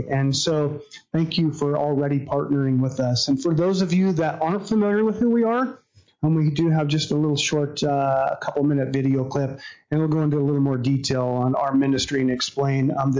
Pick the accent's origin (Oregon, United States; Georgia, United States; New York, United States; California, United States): Oregon, United States; Sweet Home; So I'm 50, and I grew up in Sweet Home. I've lived in the Valley my whole life.